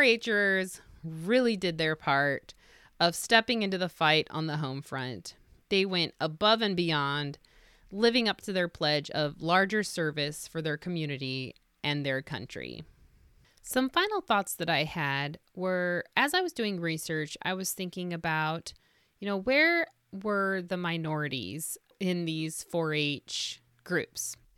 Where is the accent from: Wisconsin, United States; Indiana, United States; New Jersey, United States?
Indiana, United States; I grew up in Indiana where milkweed pods were everywhere.